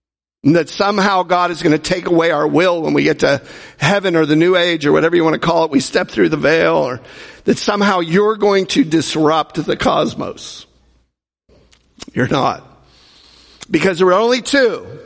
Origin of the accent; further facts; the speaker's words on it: Cleveland, Ohio, United States; born there; Did I have a choice that I was born in Cleveland, Ohio, baby? The Browns.